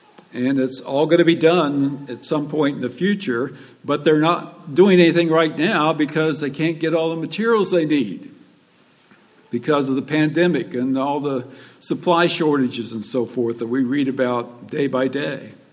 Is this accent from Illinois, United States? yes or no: yes; Illinois, United States; I was back at my hometown and over Thanksgiving, just got back last night, and I taught there in this high school for 10 years in Southern Illinois